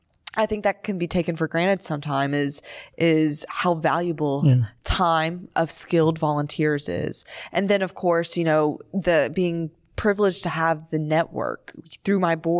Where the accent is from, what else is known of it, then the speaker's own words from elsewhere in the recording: Beaumont, Texas, United States; So no, I mean, so I come from Beaumont, Texas, right? Beaumont.